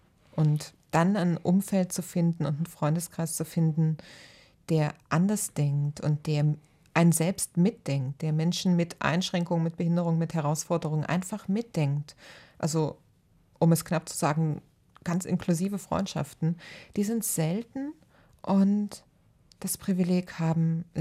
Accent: Saxony, Germany; moved away; also born or lived in Baden-Württemberg; Aufgewachsen bin ich im Osten von Sachsen, im Niemandsland, also quasi Niemandsland. Und habe noch ein paar Jahre DDR mitgemacht, kann mich da aber kaum noch dran erinnern, da war ich noch sehr klein. Und bin dann zur Ausbildung nach Baden-Württemberg

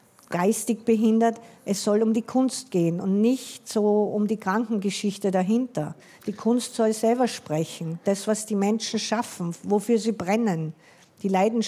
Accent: Salzburg, Austria; born there; ich bin in Salzburg geboren

